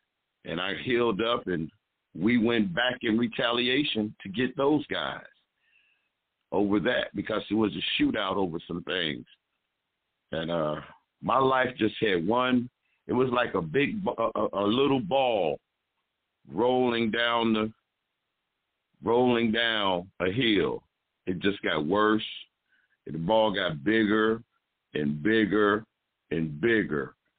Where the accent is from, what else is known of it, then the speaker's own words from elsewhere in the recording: Newark, New Jersey, United States; And growing up in Newark, New Jersey, the oldest of three, and making good grades in school.